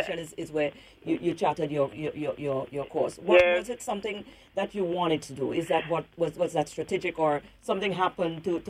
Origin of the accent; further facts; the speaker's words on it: Grenada; even in my era growing up in Grenada